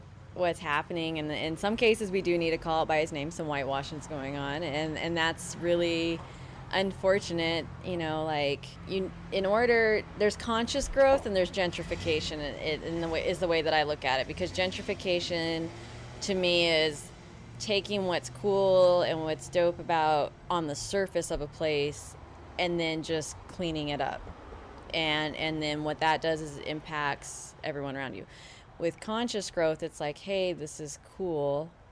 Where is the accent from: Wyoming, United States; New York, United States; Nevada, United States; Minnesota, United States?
Wyoming, United States; now in Durham, United States; I'm from Wyoming. I was the ethnicity in my city growing up, so that was very jarring